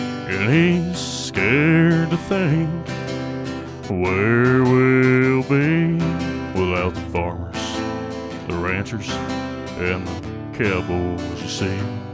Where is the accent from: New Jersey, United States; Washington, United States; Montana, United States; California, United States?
Montana, United States; Moulton; Yeah, I'm coming from Moulton, Montana. I'm 18 years old, and just like playing country music.